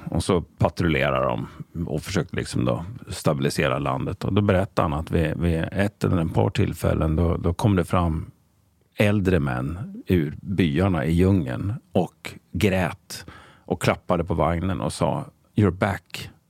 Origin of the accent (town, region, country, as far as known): Östersund, Jämtland County, Sweden; born or raised there; also born or lived in Liberia